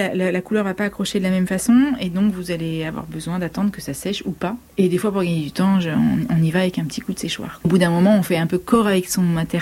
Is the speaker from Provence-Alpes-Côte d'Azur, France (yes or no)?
yes; Provence-Alpes-Côte d'Azur, France; travailler à Paris ou travailler dans mon pays natal, dans les Hautes-Alpes, où il fait très sec